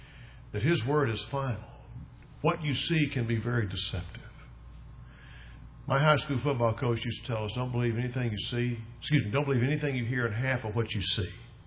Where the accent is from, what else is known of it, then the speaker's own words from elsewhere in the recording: Jackson, the South, United States; When I was growing up in the South, we lived in Jackson, always had running water.